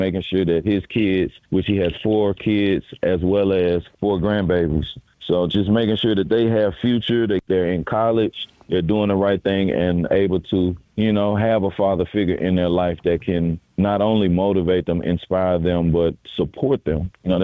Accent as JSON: {"language": "English", "town": "Memphis", "region": "Tennessee", "country": "United States", "tie": "born or raised there", "said": "Man, it was huge growing up in Memphis."}